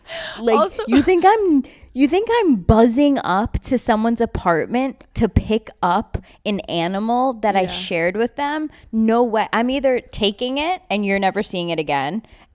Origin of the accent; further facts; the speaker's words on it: New York, United States; explained to Craig that because we're from New York, our hand movements are a little different.